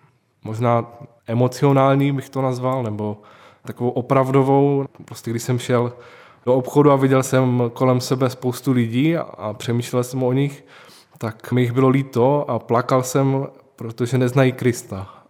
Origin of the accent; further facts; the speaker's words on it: Ostrava, Moravian-Silesian Region, Czechia; Celý život jsme žili v Ostravě, takže je to i ten způsob života, všechno je pro nás nové.